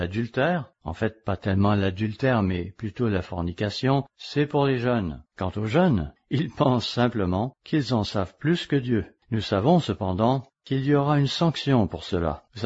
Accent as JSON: {"language": "French", "country": "United States", "second_language": "French", "said": "Vous n'avez qu'à observer ce qui se passe chez nous aux États-Unis en ce moment."}